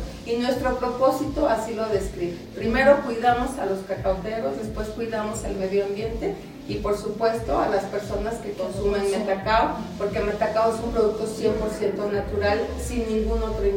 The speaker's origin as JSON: {"language": "Spanish", "town": "Comitán", "region": "Chiapas", "country": "Mexico", "said": "Te quiero platicar que yo soy chiapaneca, ¿no? Soy orgullosamente comiteca, y en mi infancia siempre existió una bebida de cacao."}